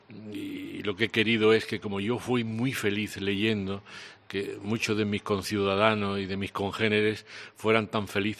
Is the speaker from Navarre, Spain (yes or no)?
no; Andalusia, Spain; Yo estoy a la recíproca encantadísimo de estar en mi tierra, y cuando vengo a Jaén es como si volviera a recuperar la savia de mis raíces